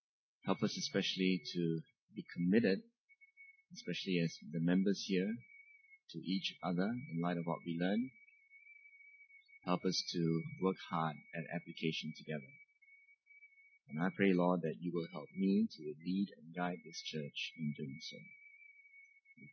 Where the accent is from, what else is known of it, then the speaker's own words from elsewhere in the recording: Malaysia; So it takes a lot of thinking about who we are as Malaysian Christians to apply this.